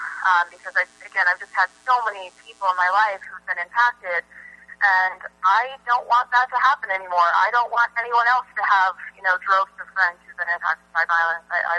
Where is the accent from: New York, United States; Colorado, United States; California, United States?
New York, United States; moved away as an adult; now in Duluth, United States; So I'm actually from New York originally and moved to Duluth in 2011.